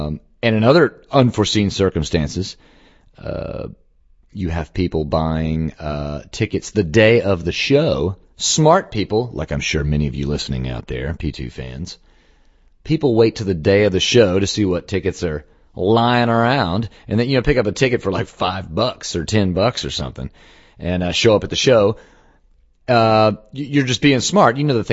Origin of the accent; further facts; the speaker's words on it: Dallas, Texas, United States; You know, growing up in Dallas, I mean, you had to get those tickets day out, sold out in a day, man.